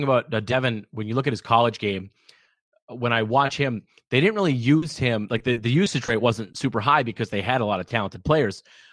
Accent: Minnesota, United States; I'll tell you right now, I'm from Minnesota, and so I definitely have no issues if Edwards ends up here

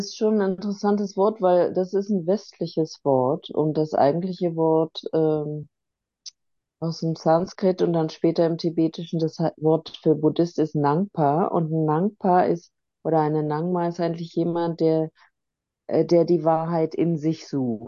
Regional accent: Berlin, Germany; ich bin in der Baumschule in West-Berlin groß geworden

